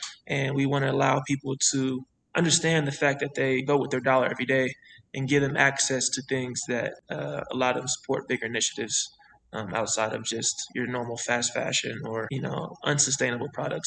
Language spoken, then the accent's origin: English; Denver, Colorado, United States; Because I feel like growing up in Denver, a lot of people, including myself, didn't feel like they had the access to, you know, places they can build.